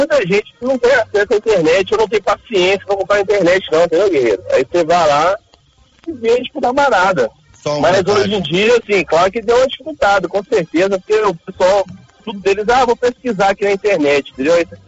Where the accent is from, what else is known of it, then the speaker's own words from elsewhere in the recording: Vespasiano, Minas Gerais, Brazil; Eu tô indo agora trabalhar, sou de Vespasiano.